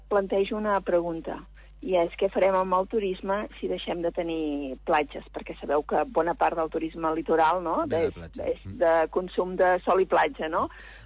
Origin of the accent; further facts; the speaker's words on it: Catalonia, Spain; jo que sóc de l'Alt Empordà